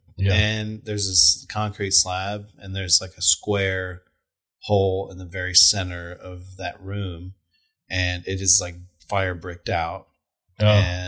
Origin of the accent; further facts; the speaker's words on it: Austin, Texas, United States; So I grew up in Austin eating barbecue kind of around Austin.